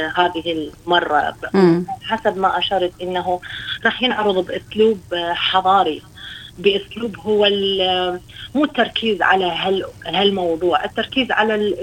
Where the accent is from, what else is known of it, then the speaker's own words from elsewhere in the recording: Iraq; now in Australia; واحنا راح نعرض اشياءنا العراقيه وتاريخنا العراقي